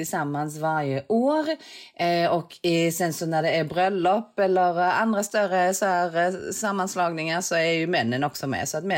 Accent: Sweden; Nej, vi är 7 stycken som kommer ifrån olika länder. Där är jag som är svensk

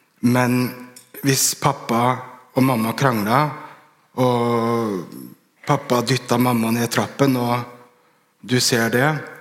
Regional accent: Bærum, Akershus, Norway; jeg vokste opp i Bærum på 90-tallet, lenge før mange av de tingene vi kjenner til nå er liksom mer snakket om, da.

